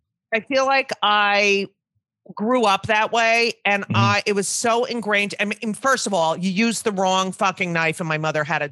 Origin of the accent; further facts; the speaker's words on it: New Jersey, United States; No, I grew up in New Jersey. Mother was Manhattan.